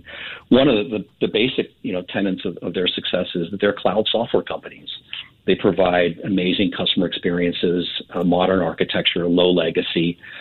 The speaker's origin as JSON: {"language": "English", "region": "California", "country": "United States", "tie": "born or raised there", "said": "I mean, I grew up in California, and we had big earthquakes."}